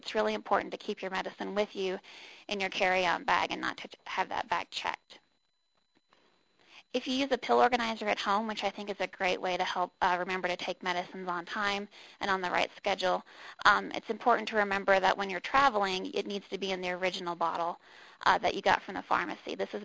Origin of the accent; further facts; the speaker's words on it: Southeast, United States; I grew up in the Southeast, so we always worried about tornadoes